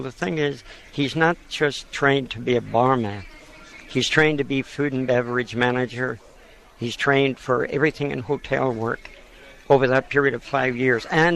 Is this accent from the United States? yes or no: no; Ireland; I come from Ireland.